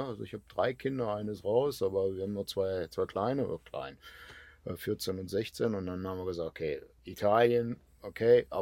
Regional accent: Duisburg, North Rhine-Westphalia, Germany; born there; Also ich bin in Duisburg geboren.

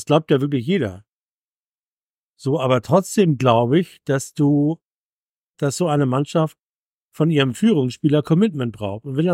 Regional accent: Cologne, North Rhine-Westphalia, Germany; als Kölner in Gladbach, hör mal auf jetzt.

